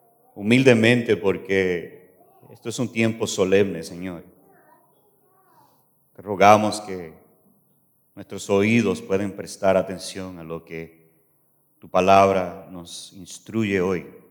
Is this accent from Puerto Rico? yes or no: yes; Puerto Rico; pero soy de Puerto Rico y obviamente hay diferentes palabras, diferentes gestos y diferentes maneras de expresar.